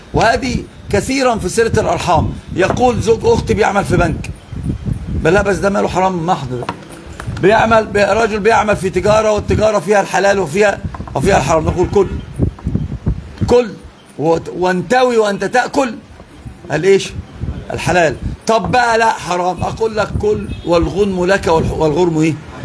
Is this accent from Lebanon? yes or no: no; Tunisia; أنا تونسي